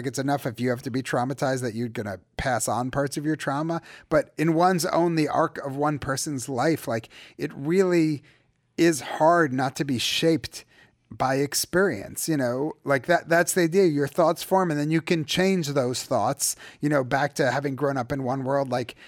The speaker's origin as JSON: {"language": "English", "country": "United States", "tie": "born or raised there", "moved": "as an adult", "said": "I think I grew up feeling Jewish in America. And why I moved to Israel is there's plenty of Jews in Israel. There I was the American."}